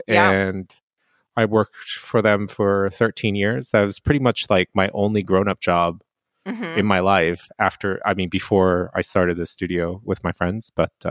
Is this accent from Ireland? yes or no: no; Japan; I'm Japanese. I was born and raised in Japan. Mm-hmm. So I'm bilingual.